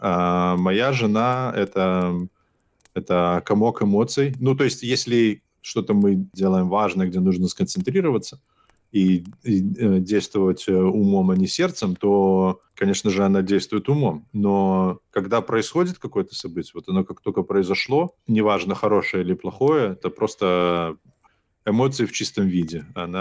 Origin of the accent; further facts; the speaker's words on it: Hantsavichy, Brest Region, Belarus; Интересно, что я когда рос в Ганзовичах